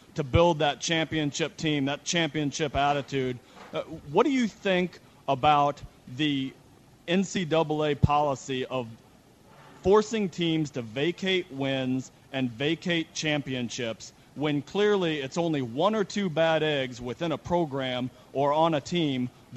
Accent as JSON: {"language": "English", "town": "Kansas City", "country": "United States", "tie": "born or raised there", "said": "I grew up in Big 8 country in Kansas City during your heyday at Oklahoma"}